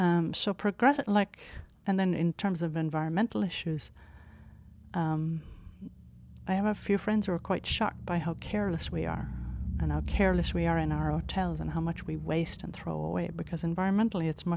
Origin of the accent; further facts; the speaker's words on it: Ireland; I come from the South.